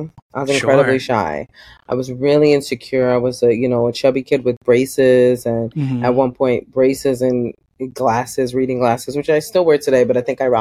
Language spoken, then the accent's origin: English; Bronx, New York, United States; I grew up in the South Bronx. I grew up in a part of the Bronx that was, it's all the way down by the water.